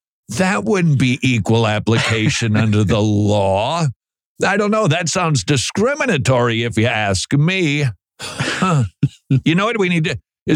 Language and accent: English; St. Paul, Minnesota, United States; St. Paul, Minnesota, my hometown.